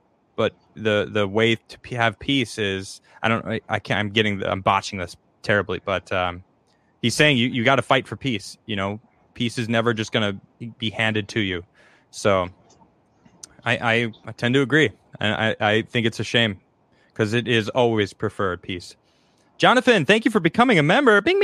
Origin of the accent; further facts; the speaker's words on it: United States; because I'm in America, I'm American, I think about terms through American policy